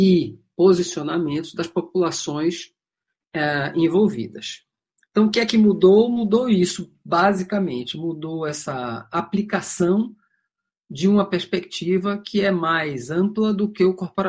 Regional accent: Salvador, Bahia, Brazil; Eu sou soteropolitana, ou seja, nasci em Salvador, da Bahia.

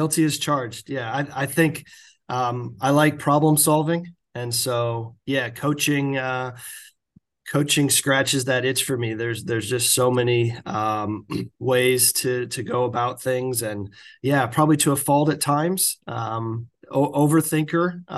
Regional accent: Iowa, United States; I took up the game seriously around age 10. I think that was when you could start the junior golf program at my club. I grew up playing at the Wakan

